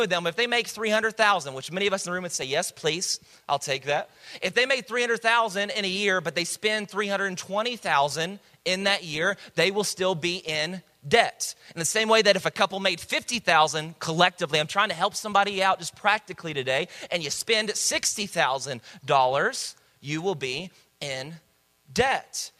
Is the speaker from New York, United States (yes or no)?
no; Dallas, Texas, United States; I'm from Dallas, and so I've been to the Dallas Zoo and the Fort Worth Zoo.